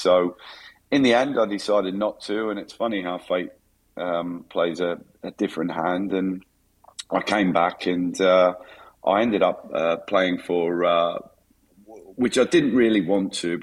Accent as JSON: {"language": "English", "town": "Newcastle", "region": "New South Wales", "country": "Australia", "tie": "born or raised there", "said": "I got a call to go back to my hometown side and go and train with them. And that was the age of 34. And I went back to Newcastle in Australia and trained with them."}